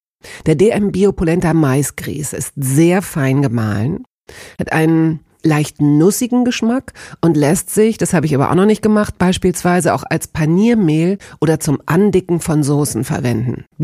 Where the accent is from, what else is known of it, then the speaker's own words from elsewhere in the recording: Hanover, Lower Saxony, Germany; Schließlich wuchs er auf den dichten Feldern in und um meine Heimatstadt Hannover.